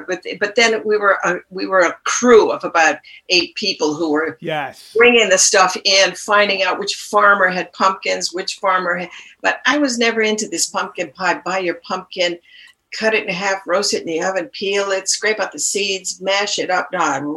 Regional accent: New York, United States; now in Lund, Sweden; I came from New York in 1968. I just said, I cannot live there.

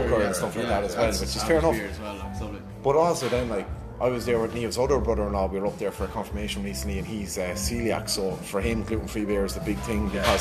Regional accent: Cork, Munster, Ireland; say growing up in Cork and being in Cork at that time

